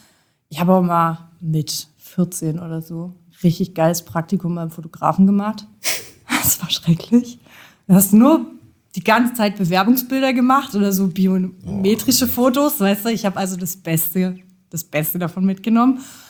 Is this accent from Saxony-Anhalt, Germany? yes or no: no; Jena, Thuringia, Germany; Ja, also ich komme auch aus Jena